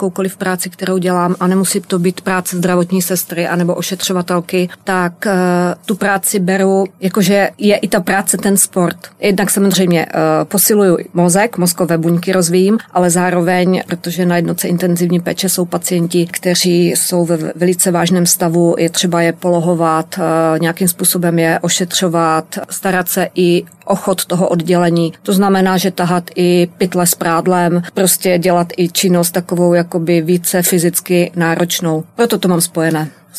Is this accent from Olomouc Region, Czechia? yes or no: yes; Olomouc, Olomouc Region, Czechia; Vyrůstala jsem v Olomouci a Olomouc tenkrát bylo vojenské město